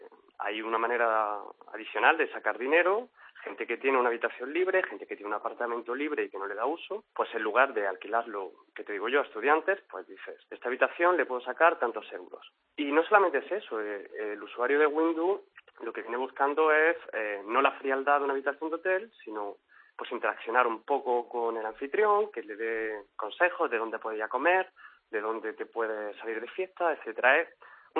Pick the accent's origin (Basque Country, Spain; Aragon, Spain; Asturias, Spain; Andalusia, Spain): Andalusia, Spain; Granada; moved away as an adult; now in Berlin, Germany; Yo soy de Granada.